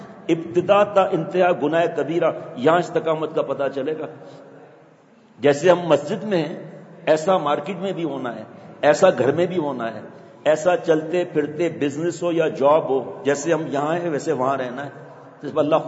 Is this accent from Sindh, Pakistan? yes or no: yes; Tharparkar, Sindh, Pakistan; ہم گاؤں کے رہنے والے ہیں, پاکستان میں گاؤں کے رہنے والے ہیں, رنگ کچھ کے رہنے والے ہیں, تھر پار کر کے.